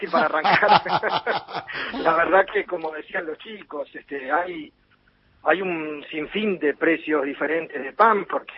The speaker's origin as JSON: {"language": "Spanish", "town": "Junín", "region": "Buenos Aires Province", "country": "Argentina", "said": "o una que está en Junín, de donde soy yo, digamos, ¿no?"}